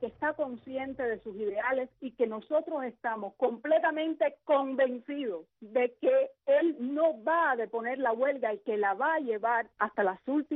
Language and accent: Spanish; Cuba; todos somos cubanos